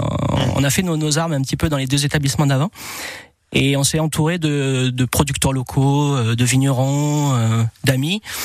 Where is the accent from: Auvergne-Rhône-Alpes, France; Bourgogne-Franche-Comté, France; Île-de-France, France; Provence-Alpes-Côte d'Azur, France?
Île-de-France, France; Paris; born there; moved away as an adult; Non, je suis né à Paris et on est arrivé en 1996 avec mon épouse.